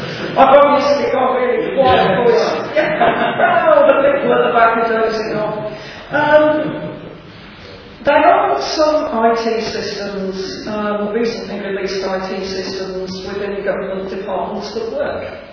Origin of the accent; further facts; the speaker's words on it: Coventry, West Midlands, United Kingdom; I grew up in Coventry, which has a very large Irish population. It's just down the road from Birmingham, which has a very large Irish population.